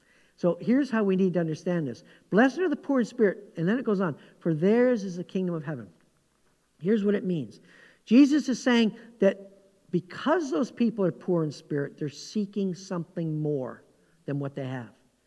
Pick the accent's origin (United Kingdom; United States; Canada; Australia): Canada; moved away as an adult; So I came from Canada, lived there the first half of my life. I was about 30 years old, actually, when I moved here.